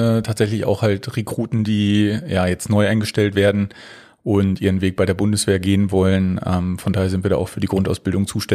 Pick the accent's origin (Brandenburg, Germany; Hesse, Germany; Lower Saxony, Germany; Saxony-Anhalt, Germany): Brandenburg, Germany; Potsdam; born there; also born or lived in Berlin; ich bin am 12.03.1988 geboren. Nein, ich bin eigentlich gebürtiger Potsdamer. War dann jetzt 10 Jahre sehr intensiv mit dem Sport verbandelt und auch in Berlin wohnhaft.